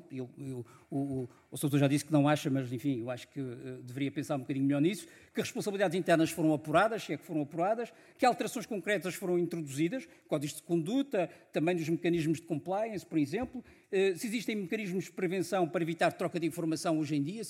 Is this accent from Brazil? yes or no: no; Portugal; se como português, porque na verdade qualquer português tem direito à indignação